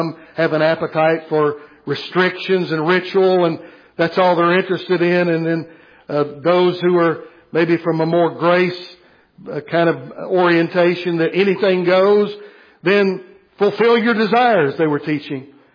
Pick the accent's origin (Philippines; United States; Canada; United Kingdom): United States; I know we're American citizens, and we've made much